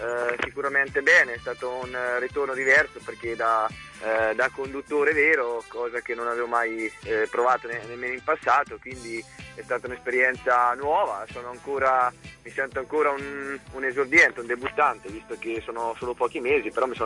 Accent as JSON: {"language": "Italian", "town": "Senigallia", "region": "Marche", "country": "Italy", "said": "Non sono di Ancona, io sono di Senigallia"}